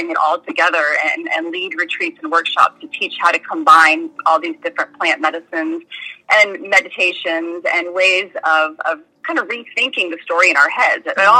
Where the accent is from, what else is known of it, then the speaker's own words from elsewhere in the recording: Georgia, United States; I'm originally from Georgia. So when I was first diagnosed, I was searching bookstores in Savannah and in Atlanta and around the state trying to find alternative treatments.